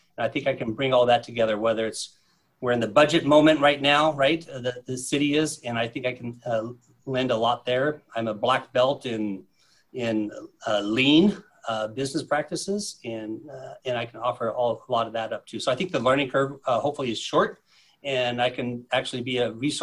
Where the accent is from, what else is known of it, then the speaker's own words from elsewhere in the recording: Roslyn, Washington, United States; We grew up in in Roslyn, Washington, another coal town, and we've been here for 14 years.